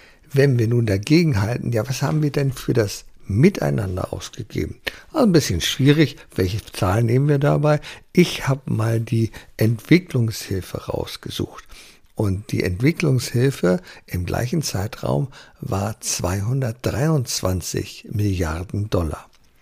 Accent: Berlin, Germany; Ich bin ja in Berlin aufgewachsen, 400 Meter von der Mauer. Also auf der westlichen Seite der Mauer.

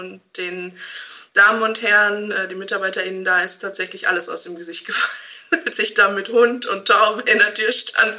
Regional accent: Hamm, North Rhine-Westphalia, Germany; ich komme aus Hamm

